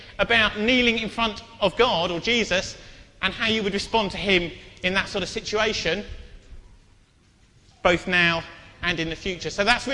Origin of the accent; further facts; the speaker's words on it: Southampton, South East England, United Kingdom; I grew up in Southampton